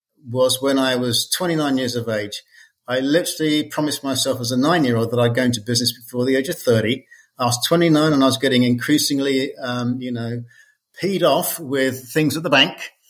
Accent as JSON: {"language": "English", "region": "London", "country": "United Kingdom", "tie": "born or raised there", "lives_now": "Lubbock, United States", "said": "You can tell that I'm not from Lubbock, Texas. I grew up in London"}